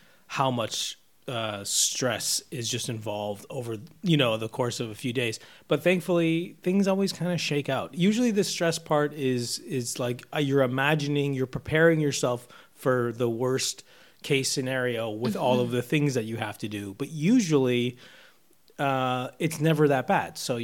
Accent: Canada; Like, oh, I'm Canadian.

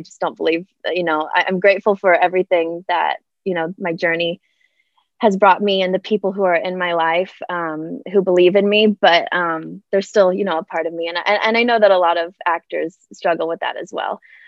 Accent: Houston, Texas, United States; I grew up in Houston, Texas.

